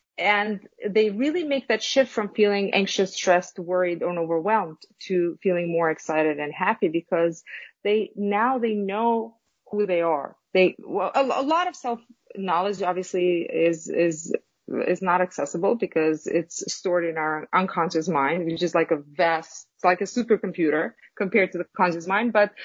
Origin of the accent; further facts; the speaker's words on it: Kosovo; now in United States; Yes, I came from Kosovo, which is it's a small state in Southeastern Europe. And this was in 1999. There was a war that started in my native country. So I immigrated to the United States in 1999.